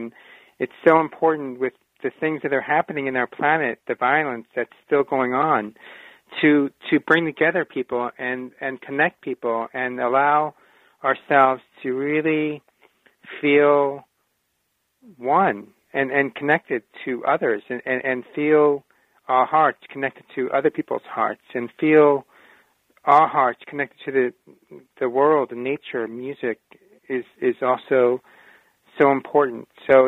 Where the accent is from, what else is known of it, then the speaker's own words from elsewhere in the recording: New York City, New York, United States; Like I grew up in New York City. I'm a city boy.